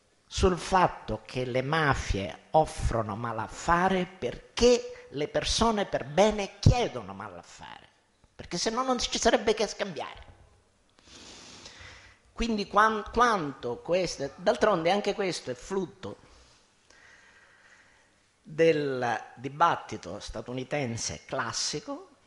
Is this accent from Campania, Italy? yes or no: no; Sicily, Italy; quante volte questo schema è stato buttato addosso a noi come siciliani